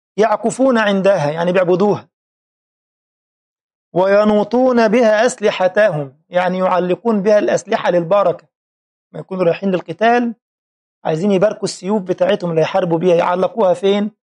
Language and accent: Arabic; Egypt; يعني أحد الأضرحة في بلدنا مصر مشهور قوي